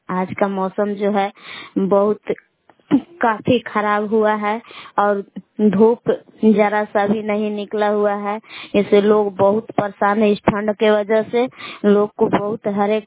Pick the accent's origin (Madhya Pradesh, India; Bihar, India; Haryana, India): Bihar, India; Belav; ग्राम बेलाव जिला कैमूर बबुआ के निवासी हूँ।